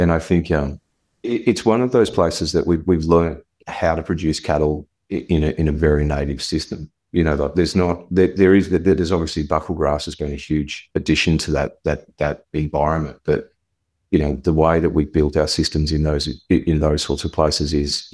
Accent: Queensland, Australia; born there; But to me, I'm a Queenslander by birth

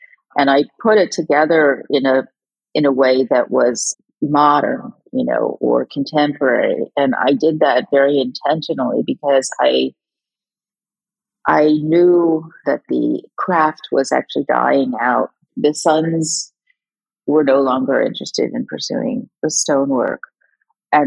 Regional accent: East Coast, United States; I mean, I grew up on the East Coast. We didn't have any air conditioning.

